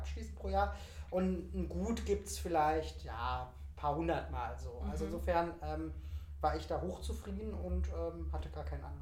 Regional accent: Oberhausen, North Rhine-Westphalia, Germany; also born or lived in Wuppertal; ich bin in Wuppertal geboren, im schönen Bergischen Land, bin aber mit 2,5 Jahren nach Oberhausen gezogen worden und dort dann auch geblieben. Hab Grundschule da besucht, mein Abitur gemacht 2004

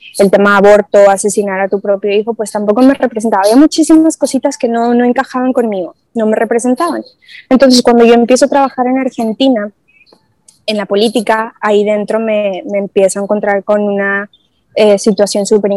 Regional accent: Mexico; also born or lived in United States / Nuevo Laredo; now in Spain; Hace 3 años que me casé y me mudé para España. Yo soy mexicana, nací en Estados Unidos, pero me considero mexicana, vivo en México, muy cerca de Dania, en Monterrey. Yo vivía en Nuevo Laredo

